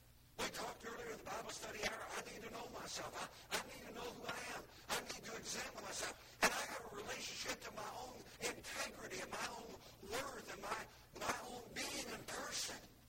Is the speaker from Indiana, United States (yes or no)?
yes; Indiana, United States; where I grew up in Indiana, I'd never seen that before.